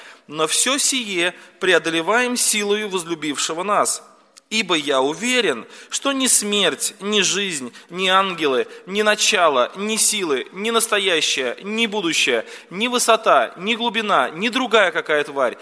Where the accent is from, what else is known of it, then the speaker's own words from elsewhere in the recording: Yeysk, Krasnodar Krai, Russia; я из Краснодарского края, с города Ейска.